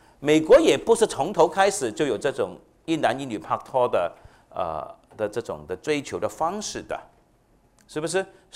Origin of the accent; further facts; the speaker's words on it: Hong Kong; born there; 我是香港出生的，那香港的广东人呢